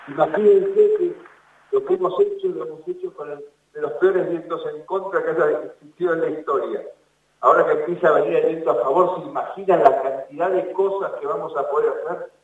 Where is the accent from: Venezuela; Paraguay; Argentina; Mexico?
Argentina